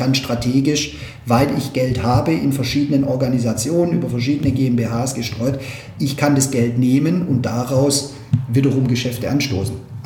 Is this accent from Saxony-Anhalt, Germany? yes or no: no; Backnang, Baden-Württemberg, Germany